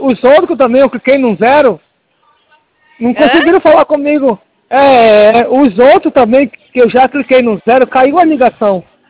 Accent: Belém, Pará, Brazil; Eu sou de Belém do Pará e eu sei trabalhar.

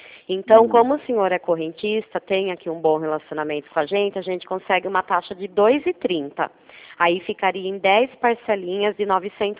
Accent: Itu, São Paulo, Brazil; Eu também sou de Itu.

